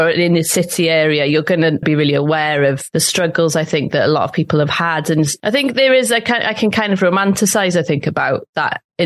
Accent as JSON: {"language": "English", "town": "Cardiff", "region": "Wales", "country": "United Kingdom", "tie": "born or raised there", "said": "when you're raised in Wales in a Welsh speaking community in a way, even though I grew up in Cardiff, there's a lot of Welsh around outside of school as well."}